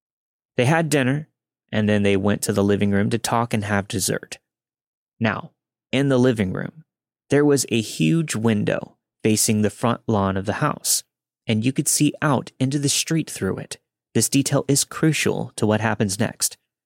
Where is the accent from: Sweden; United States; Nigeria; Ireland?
Ireland; Hi there, I'm Irish